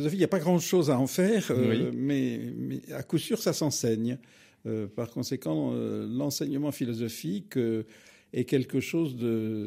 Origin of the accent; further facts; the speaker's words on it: Paris, Île-de-France, France; born there; Je suis né à Paris, j'ai 81 ans, j'ai été professeur de philosophie.